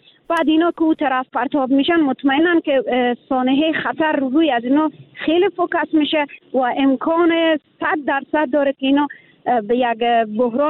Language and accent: Persian; Afghanistan; now in Iran; به عنوان یک افغان همیشه دفاع کردم از وطن خود